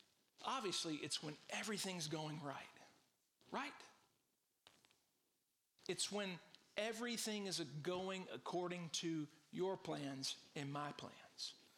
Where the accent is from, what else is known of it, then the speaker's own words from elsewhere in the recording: Shreveport, Louisiana, United States; And then I became a pastor in Bossier City, which is the sister city of my hometown, Shreveport, Louisiana.